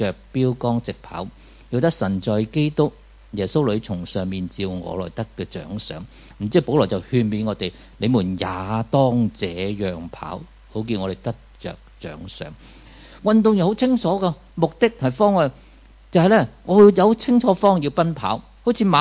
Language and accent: Chinese; Hong Kong